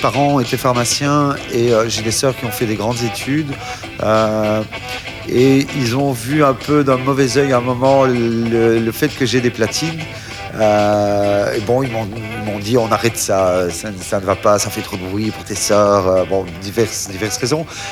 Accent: Liège, Wallonia, Belgium; je suis liégeois.

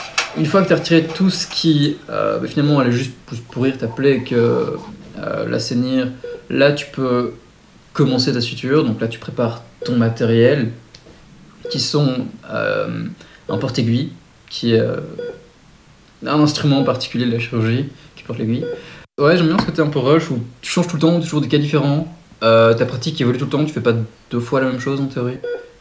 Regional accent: Rwanda; il me demande d'où je viens et là je lui dis je viens du Rwanda.

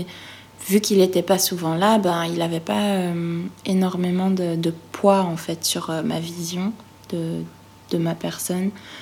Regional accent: Belgium; La Belgique, voilà, c'est là où j'ai grandi, c'est là où j'ai ma famille avec laquelle je suis proche

